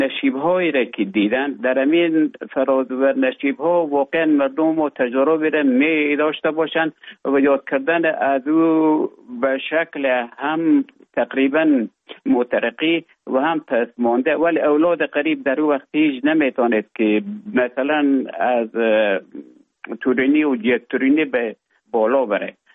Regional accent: Afghanistan; now in Finland; از افغانستان طالبان آمدن به اوج گذاره محکمه که مشکل بود و آمدم به طرف های روسیه و از روسیه آمدم به ایجه بفنلا.

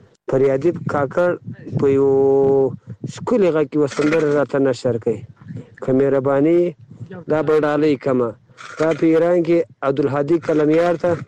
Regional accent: Zabul, Afghanistan; now in Iran; د زابل دی ولایت خاکی افغان دی ولسوالۍ د جنین دی کلی اوسیدونکی یم تا مهال د غم شپې ورځې په ایران کې سبا کوم

